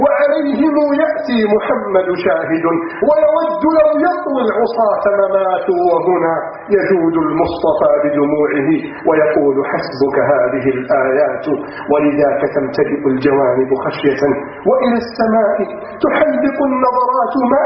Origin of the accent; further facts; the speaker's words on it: Egypt; يحكي لي أحد الشباب في الأسكندرية عندنا في مصر